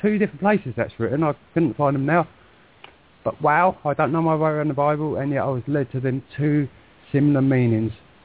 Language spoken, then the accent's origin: English; England, United Kingdom; Yeah, but don't forget, I'm Christian English, which is not that holy, really.